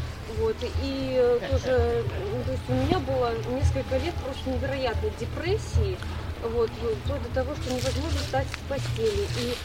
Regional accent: Minsk, Belarus; я из Минска

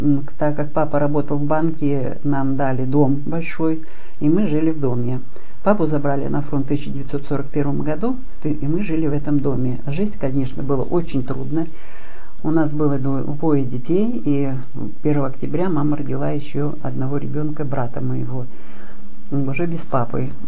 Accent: Gavrilovka, Kyrgyzstan; born there; Я родилась 3 июня 1936 года в селе Гавриловка Алачинского района в Киргизии.

